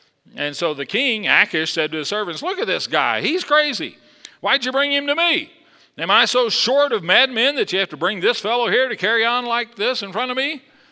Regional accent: Texas, United States; But, you know, he assumed I liked it because I was from Texas.

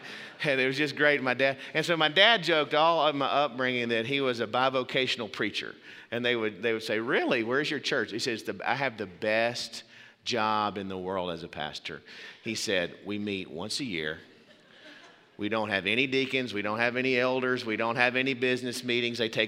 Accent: Meridian, Mississippi, United States; I grew up in Meridian, Mississippi. There was a little town not far from there called Yantley, Alabama.

